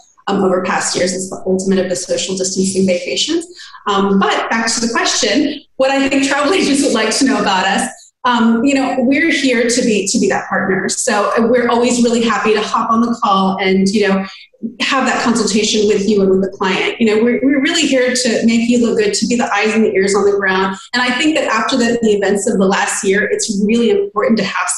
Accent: United States; I grew up in the States. I spent summers in Greece.

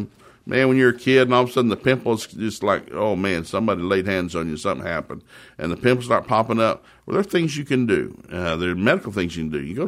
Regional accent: the South, United States; I grew up in the South, and we didn't have any beef. We had pork.

